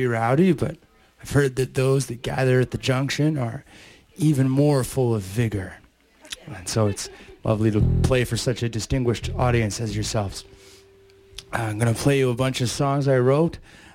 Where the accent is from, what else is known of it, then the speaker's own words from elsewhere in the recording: Whitehorse, Yukon, Canada; We're from Capital City, Whitehorse, Yukon, and we're going to play some music for you.